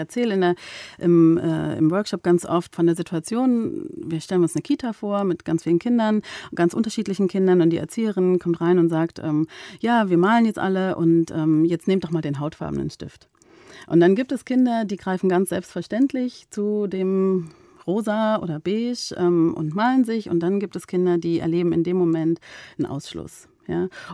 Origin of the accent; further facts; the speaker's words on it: Berlin, Germany; dass ich dann sage, ja, ich komme aus Berlin